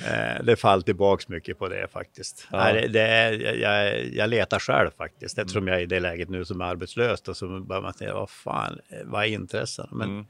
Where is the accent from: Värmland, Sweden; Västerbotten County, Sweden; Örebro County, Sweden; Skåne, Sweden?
Västerbotten County, Sweden; Skellefteå; born there; Född 63 här i Skellefteå.